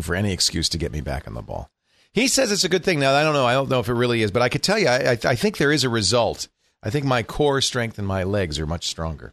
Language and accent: English; Quebec, Canada; Oh, yeah, I'm from Quebec.